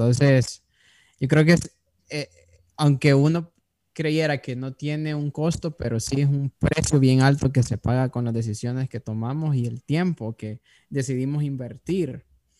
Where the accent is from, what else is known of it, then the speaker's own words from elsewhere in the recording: Honduras; born there; nacimos en Honduras. Yo creo que nacimos ahí con un propósito